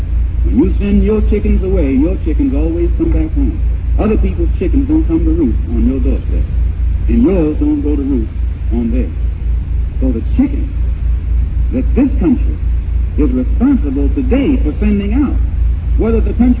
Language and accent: English; United States; And as an American, at least that's what they told me I was, I'm concerned.